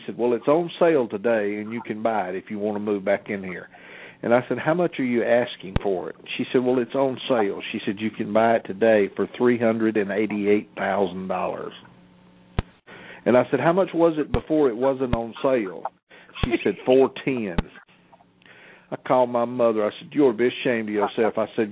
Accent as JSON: {"language": "English", "town": "Atlanta", "region": "Georgia", "country": "United States", "tie": "born or raised there", "said": "Oh, listen, I grew up in Atlanta. I grew up in a part of Atlanta called Cabbage Town. That's where my church is now. I mean, my church is two blocks from the house I grew up in, and it's a mill village."}